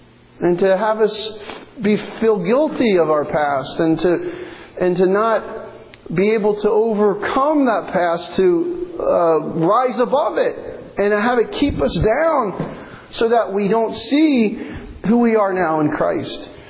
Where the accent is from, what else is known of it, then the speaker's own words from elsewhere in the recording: New Jersey, United States; moved away; when I went back to the States to visit my hometown in New Jersey.